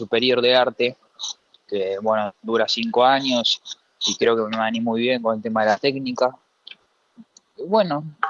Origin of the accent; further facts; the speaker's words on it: Argentina; Yo soy argentino, por supuesto.